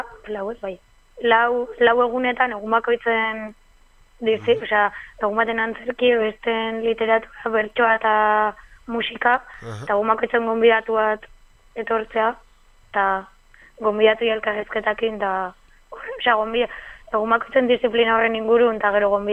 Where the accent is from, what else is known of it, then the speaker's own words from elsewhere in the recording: Zumarraga, Basque Country, Spain; also born or lived in Ezkio; now in Bilbao, Spain; Askok ez dakiten arren, nereak bi herri dira. Ezkio eta Zumarra, nik biak ditu desira.